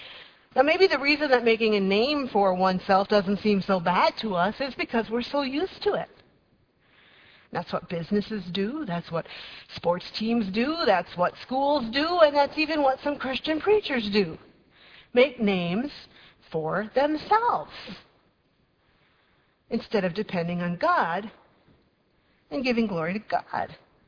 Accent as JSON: {"language": "English", "country": "United States", "said": "As an American, I have to admit to a strange feeling of disappointment"}